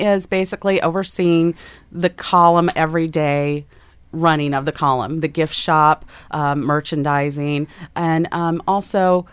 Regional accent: Missouri, United States; moved away as an adult; also born or lived in Kodiak, Alaska; Both Jay and I were raised in Missouri, and that's where we met, childhood sweethearts

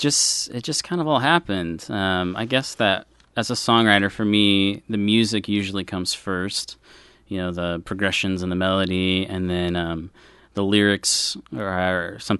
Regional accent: Salem, Oregon, United States; Salem, Oregon.

